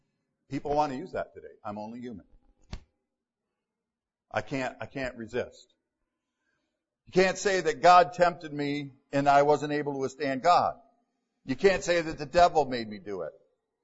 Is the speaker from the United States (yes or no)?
yes; Michigan, United States; I grew up in Michigan. Almost everybody hunts. It's a little different for me to be in a place where almost nobody hunts.